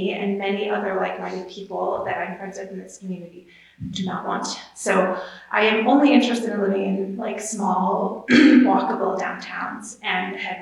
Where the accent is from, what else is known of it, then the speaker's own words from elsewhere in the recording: New England, United States; moved away as an adult; I'm from New England and we specialize in preserving history, and it makes a great tourist attraction for the fall foliage.